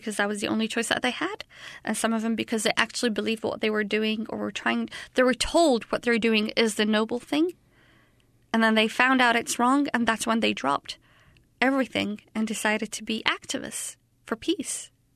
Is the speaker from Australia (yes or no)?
no; Baghdad, Baghdad Governorate, Iraq; I'm from Baghdad, Iraq.